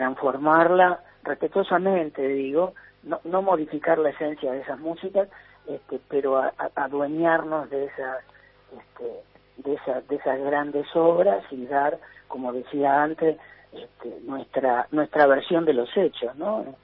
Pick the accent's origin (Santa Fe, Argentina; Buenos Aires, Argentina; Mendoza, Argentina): Santa Fe, Argentina; Rosario; Yo vengo de Rosario y en un comienzo grabé, sigo haciéndolo, ¿no?